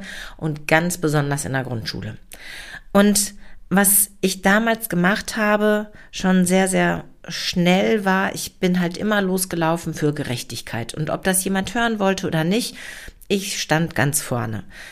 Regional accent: Dortmund, North Rhine-Westphalia, Germany; born there; Ich bin ein Kind der 60er, also ich bin 1964 in Dortmund geboren als erstgeborene Tochter meiner Eltern

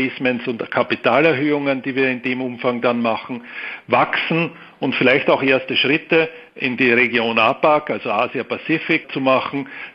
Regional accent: Austria; now in Vienna, Austria; Ich bin Österreicher mit Wohnsitz in Wien

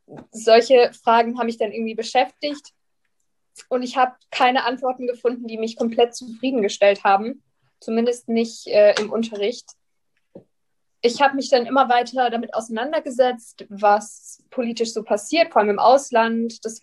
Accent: Bavaria, Germany; Ich komme aus der Nähe von München

